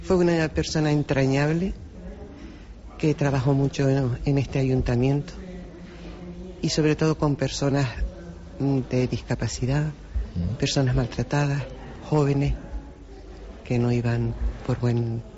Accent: Vilaflor, Canary Islands, Spain; yo soy de Vilaflor y me casé en el año 1979.

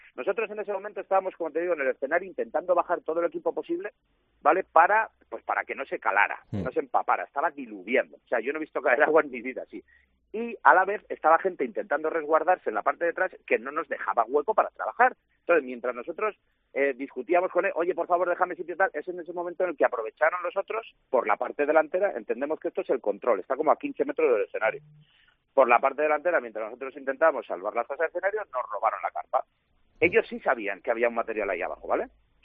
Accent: Guadalajara, Jalisco, Mexico; Me enorgullece Guadalajara, me enorgullece el cambio que está dando esta ciudad para bien. Entonces, que me pase esto en mi ciudad.

